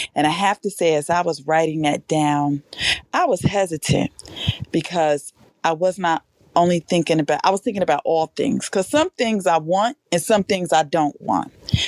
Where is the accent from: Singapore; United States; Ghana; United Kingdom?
United States; Newark, New Jersey; I am hailing from Newark, New Jersey.